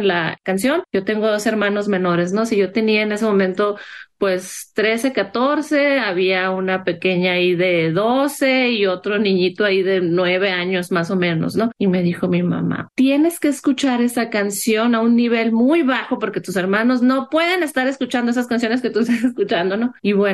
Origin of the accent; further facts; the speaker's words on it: Sonora, Mexico; yo soy de Sonora, yo vivo en Sonora, y era difícil en esos tiempos conseguir las grabaciones